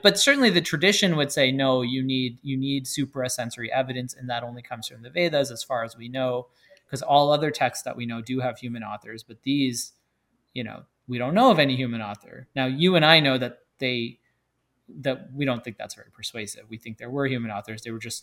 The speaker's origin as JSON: {"language": "English", "region": "Texas", "country": "United States", "said": "As a Texan, I don't know if I can unsubscribe to that."}